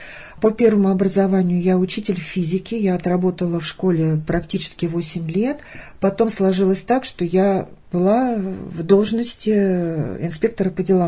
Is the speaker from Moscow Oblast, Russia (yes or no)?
yes; Klova, Moscow Oblast, Russia; now in Ostashkov, Russia; Нет, я родилась в Подмосковье, на Рафаминский район. Я родилась в деревне, которая имеет, вернее, выросла в деревне, которая имеет такое необычное название Клова.